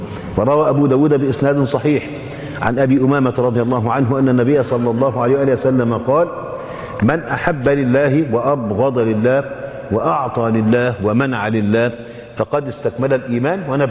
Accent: Egypt; المخيط الإبرة الكبيرة بيسموها عندنا في مصر النيبر

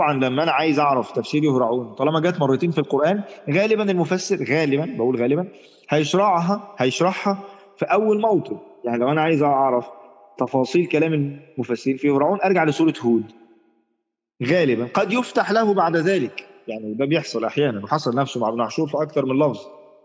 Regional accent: Egypt; انه يشتري النيش مثلا عندنا في مصر

